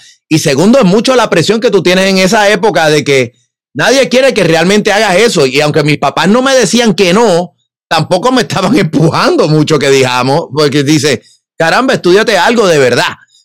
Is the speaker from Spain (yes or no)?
no; Río Piedras, Puerto Rico; yo soy de Río Piedra, pero no solamente que soy de Río Piedra. O sea, yo fui fabricado, nacido en la Avenida de Diego cuando era el Hospital San Francisco. Hoy era el San Martín. Yo nací allí